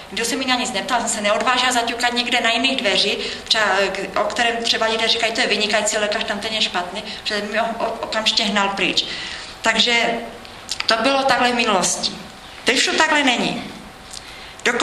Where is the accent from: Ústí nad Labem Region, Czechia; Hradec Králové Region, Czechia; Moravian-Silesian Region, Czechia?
Moravian-Silesian Region, Czechia; Ostrava; accent: Ostrava; now in Bruntál, Czechia; Když jsem se přestěhovala do Bruntalu, já jsem z Ostravy, proto taky mluvím, mám možná ještě trošku ostravský přízvuk